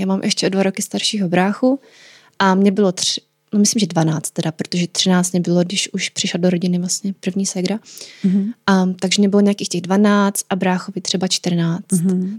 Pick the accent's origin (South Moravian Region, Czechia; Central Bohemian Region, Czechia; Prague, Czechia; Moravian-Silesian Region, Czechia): South Moravian Region, Czechia; my jsme z Jižní Moravy, tak to byl docela velký výlet